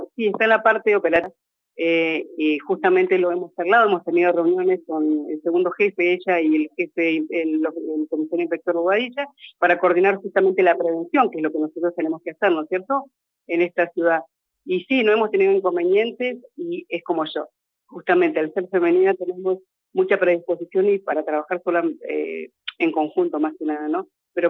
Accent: Allen, Río Negro, Argentina; Sí, he pasado por varias unidades, pero sí soy de Allen.

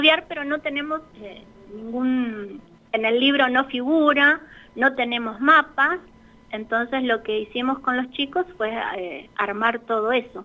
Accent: Buenos Aires, Argentina; now in Cachi, Argentina; Yo lo elegí hace 10 años para vivir acá, soy de Buenos Aires.

